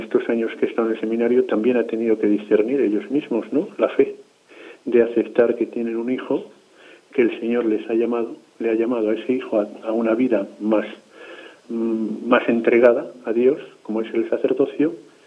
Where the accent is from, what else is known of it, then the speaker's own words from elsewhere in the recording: Santander, Cantabria, Spain; born there; yo nací aquí en Santander, capital. Mi edad es de 41 años